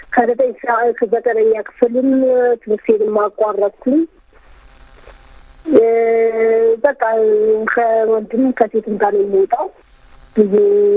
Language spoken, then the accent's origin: Amharic; Addis Ababa, Ethiopia; እኔ ተወልጄ ያደኩት በአዲስ አበባ ነው። በካሳንቺስ አካባቢ ነው ተወልጄ ያደኩት